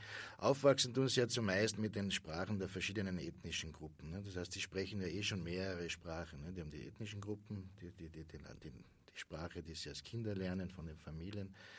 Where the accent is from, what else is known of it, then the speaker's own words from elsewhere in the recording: Carinthia, Austria; born there; Als gebürtiger Kärntner kämpfe ich immer noch mit dem Deutsch.